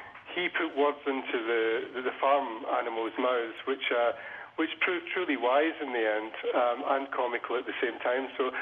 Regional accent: Scotland, United Kingdom; when I was growing up in Scotland

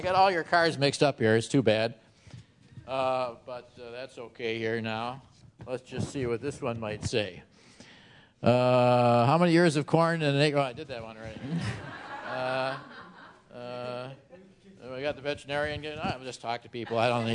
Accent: Madison, Wisconsin, United States; So my experience in Kenosha was, okay, so I came from Madison, Wisconsin.

